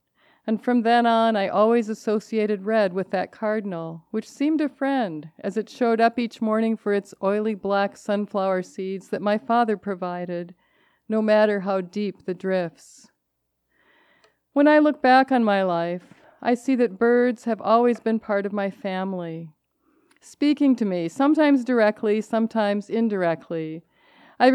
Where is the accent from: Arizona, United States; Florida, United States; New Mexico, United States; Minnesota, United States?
Minnesota, United States; also born or lived in Winona; I grew up in Minnesota. I was born in Winona. I really grew up in northern Minnesota on the shores of Little Boy Lake as well